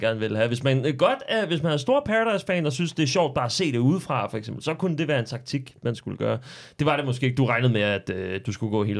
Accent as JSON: {"language": "Danish", "town": "Sorø", "region": "Zealand", "country": "Denmark", "tie": "born or raised there", "said": "Det var også meget den, vi kørte med hjemme i Sorø hos mine forældre."}